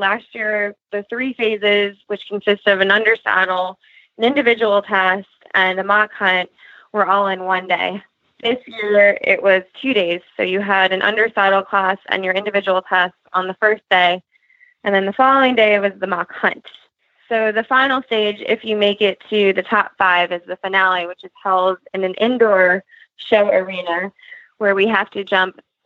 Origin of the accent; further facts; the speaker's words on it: Monkton, Maryland, United States; I'm from Moncton, Maryland, so there's another hunt, Green Spring, as well as the Mount Carmel Hounds that I've gone out with. So I grew up primarily hunting there.